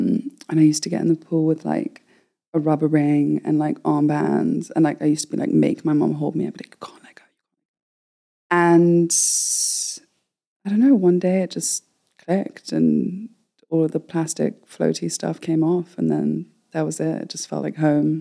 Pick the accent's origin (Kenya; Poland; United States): Kenya; So we moved to Kenya, which is where I grew up and kind of where I'm from. I'm half Kenyan, half British.